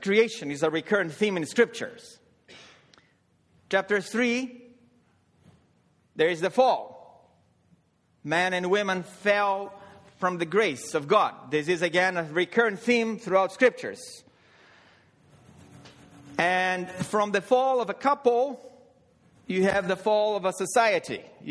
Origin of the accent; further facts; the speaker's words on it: Canada; I think we Canadians, I can say I'm Canadian as well. I am, to some extent, even though I haven't lost all of my Latin American identity.